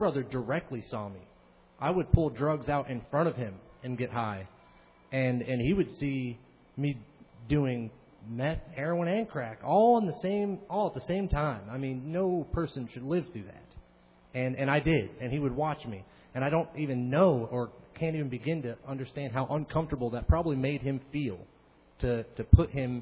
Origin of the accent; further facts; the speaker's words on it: Alaska, United States; I mean, I'm from Alaska, coming all the way down here.